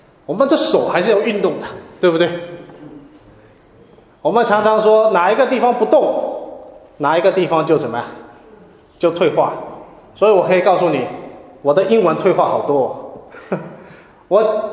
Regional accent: Hong Kong; 哎，我是香港来的，对吧？

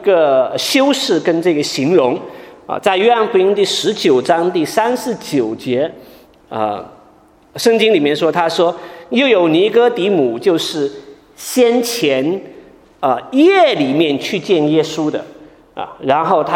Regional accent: China; 我们平常在我们中国人取名字的时候，就不会在男性的这个名字里面加这么女性化的一个字。

